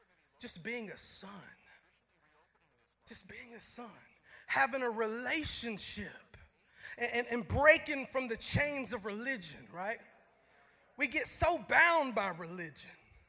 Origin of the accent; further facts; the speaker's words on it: Tennessee, United States; I'm from Tennessee. My wife and I, we drove up on Tuesday.